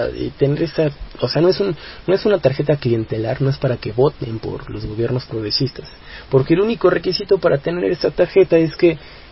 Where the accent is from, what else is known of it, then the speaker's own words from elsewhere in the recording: Mexico; nosotros como mexicanos, o al menos ciertos sectores de la izquierda mexicana